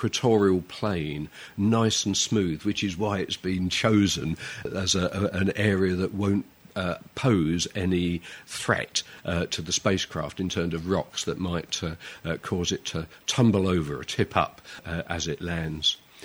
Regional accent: England, United Kingdom; Now, being English, I've no idea what size a softball is

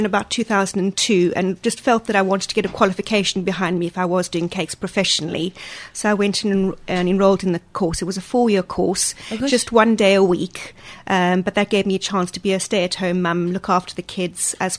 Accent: South Africa; moved away as an adult; now in United Kingdom; Well, I grew up in South Africa and spent 27 years there before coming to the UK in about 1995.

